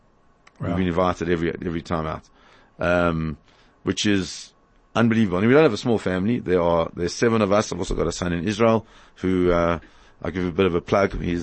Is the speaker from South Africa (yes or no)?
yes; Johannesburg, Gauteng, South Africa; now in Cape Town, South Africa; So we're both from Joburg. I come from originally from Victory Park.